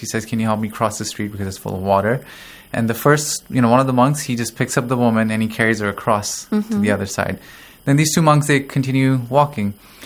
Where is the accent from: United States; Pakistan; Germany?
Pakistan; English is a second language; moved away; also born or lived in different countries; I'm originally from Pakistan, but I've lived in different countries.